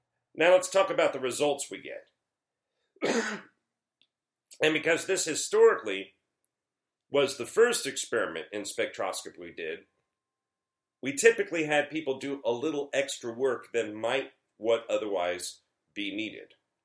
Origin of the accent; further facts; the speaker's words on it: the South, United States; accent: Southern; Like if I was to let my southern accent out of the box, which happens whether I wanted to or not if I'm back in that area for an extended period of time.